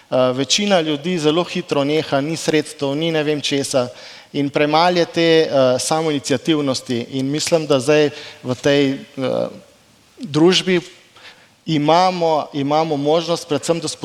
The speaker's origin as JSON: {"language": "Slovenian", "town": "Dutovlje", "region": "Coastal–Karst", "country": "Slovenia", "said": "Tu blizu sem, izhajam iz Dutovelj na Krasu"}